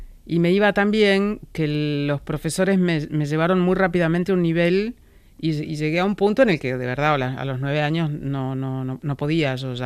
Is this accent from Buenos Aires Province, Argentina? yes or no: yes; Junín, Buenos Aires Province, Argentina; now in Buenos Aires, Argentina; cuando me mudé de mi pueblo de Junín a Buenos Aires, yo tomé clases hasta los 17, 18 años.